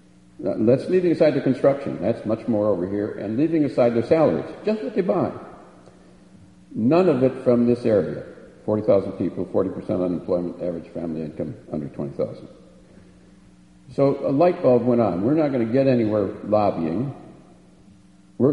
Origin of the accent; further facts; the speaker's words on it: Racine, Wisconsin, United States; I mean, I'm from Racine, Wisconsin. In Racine, Wisconsin, we've got co-ops.